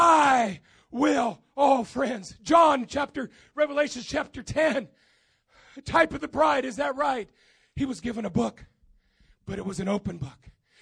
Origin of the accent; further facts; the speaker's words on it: Lima, Ohio, United States; I like the testimony of Brother Bill Dow, who's actually from my hometown of Lima, Ohio.